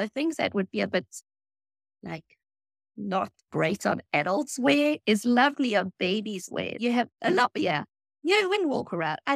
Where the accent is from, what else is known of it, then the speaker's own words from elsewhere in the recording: South Africa; I mean, growing up in South Africa, we are much more conservative.